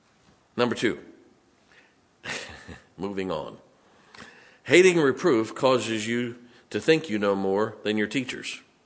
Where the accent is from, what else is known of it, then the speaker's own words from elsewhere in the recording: Ohio, United States; when I grew up in Ohio, there's two things that you learned in Ohio.